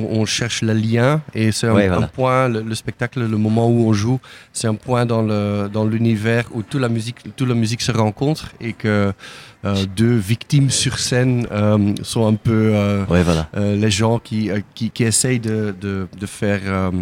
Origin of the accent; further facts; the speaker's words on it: Flanders, Belgium; Un tout petit peu belge, oui. On vient du nord de la Belgique. On est flamand.